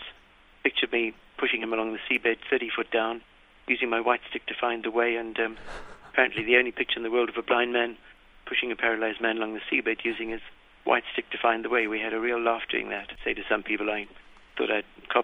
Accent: Zimbabwe; I grew up in Rhodesia, now known as Zimbabwe

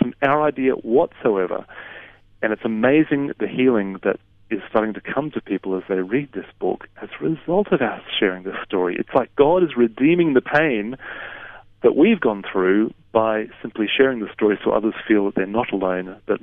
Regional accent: Brisbane, Queensland, Australia; moved away as an adult; now in Oxford, United Kingdom; I grew up in Brisbane, I miss Brisbane.

